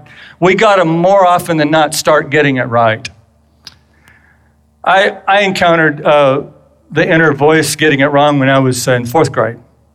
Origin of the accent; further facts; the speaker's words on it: McKinney, Texas, United States; also born or lived in Irving, Texas; But grew up in that little town of McKinney, and we moved to Irving, Texas, which was already a pretty a larger city at that point